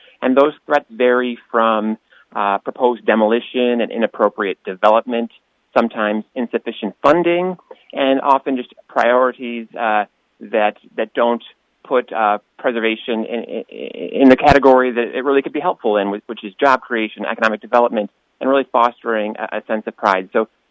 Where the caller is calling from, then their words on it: Springfield, Illinois, United States; And we're headquartered in Chicago, but I am calling from the Springfield office of Landmarks Illinois.